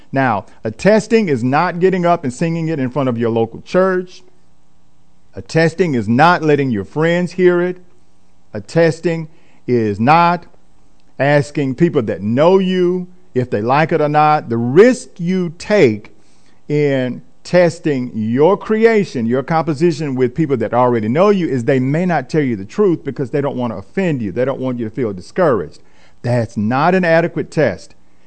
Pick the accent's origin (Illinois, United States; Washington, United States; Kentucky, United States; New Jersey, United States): Kentucky, United States; moved away as an adult; now in Atlanta, United States; I'm originally from Kentucky, moved to Atlanta in the early 1990s to pursue a master's in divinity degree at ITC, Interdenominational Theological Center, Morehouse School of Religion.